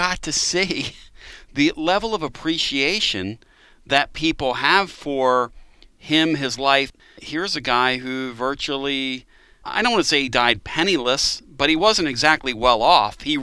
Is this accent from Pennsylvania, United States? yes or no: yes; Pennsylvania, United States; I'm from Pennsylvania, okay, so we would have called it upstate Pennsylvania